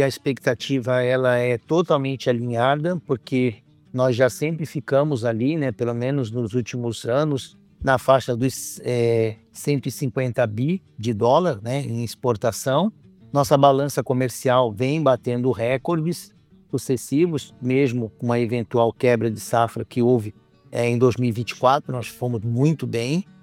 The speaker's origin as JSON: {"language": "Portuguese", "town": "Santos", "region": "São Paulo", "country": "Brazil", "tie": "born or raised there", "said": "eu sou natural da cidade de Santos, no estado de São Paulo. É uma região litorânea, predominantemente portuária, né?"}